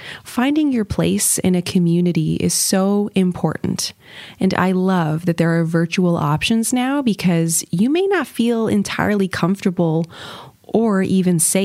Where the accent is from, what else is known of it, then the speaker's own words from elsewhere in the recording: Canada; born there; I was born in Canada